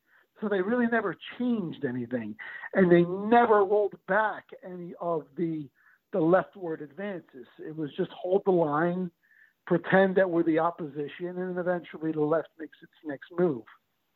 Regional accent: New Jersey, United States; And here in New Jersey, my home state, and this is really astonishing

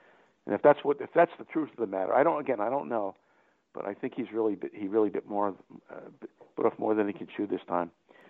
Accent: New York, United States; You know, I grew up on Long Island

